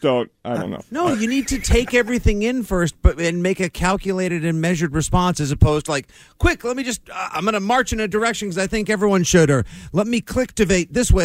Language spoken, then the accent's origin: English; United States; I live outside Boston. I'm a member of this society. I guess I'm part of the problem because I'm an American.